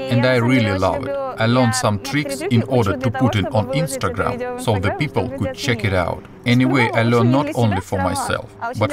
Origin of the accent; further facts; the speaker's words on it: Saint Petersburg, Russia; I am 24 years old. I am from St. Petersburg